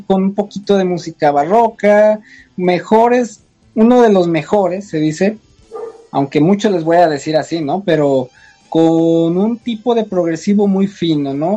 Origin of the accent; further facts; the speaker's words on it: Colima, Mexico; de yo soy de Colima y pues bueno, una banda colimota, ¿no?